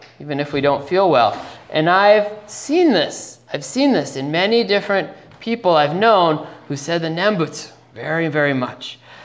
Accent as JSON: {"language": "English", "region": "Minnesota", "country": "United States", "tie": "born or raised there", "said": "I said, no, actually, I grew up in Minnesota and I discovered Buddhism later in life."}